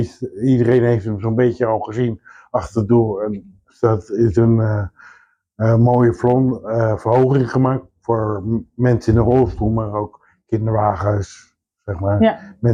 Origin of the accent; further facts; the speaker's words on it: Alphen aan den Rijn, South Holland, Netherlands; 42 jaar, geboren en getogen in Alphen aan den Rijn.